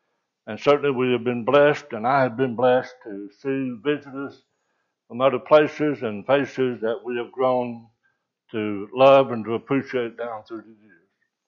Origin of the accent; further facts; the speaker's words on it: Big Stone Gap, Virginia, United States; My son, Brother Wise's oldest boy that I grew up with back in Virginia when we lived in Big Stone Gap.